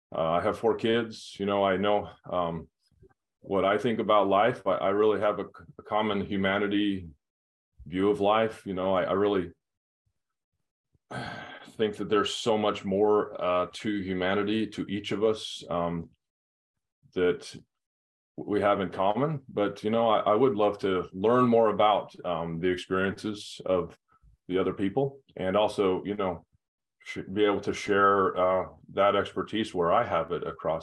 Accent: Utah, United States; I grew up in Utah, not a lot of African Americans, knew just a few who were friends

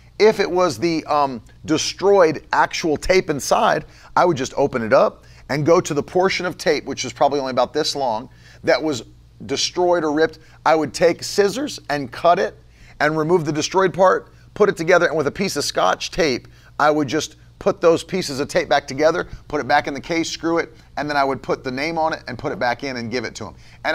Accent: West Virginia, United States; When I was a kid growing up in West Virginia, this was, in the 90s

